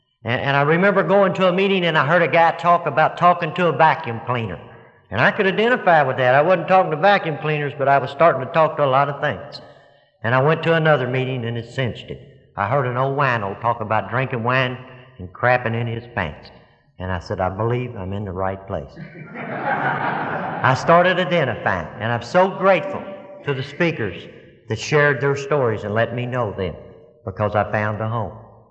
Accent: Louisville, Kentucky, United States; I am from Louisville, Kentucky, and if any of you has ever been in Louisville, I was born in a section of Louisville called Portland.

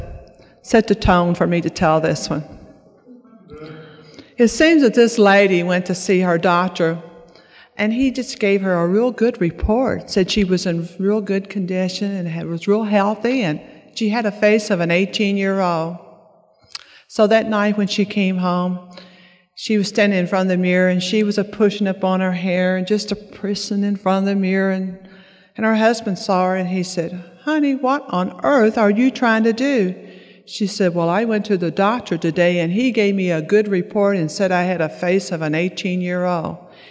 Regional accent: Bardstown, Kentucky, United States; also born or lived in Washington County, Kentucky; I'm from Bardstown, Kentucky. It's a small town, 40 miles south of Louisville. I wasn't always from Bardstown. I was from a rural area in a very small spot in the middle of the road in rural area of Washington County.

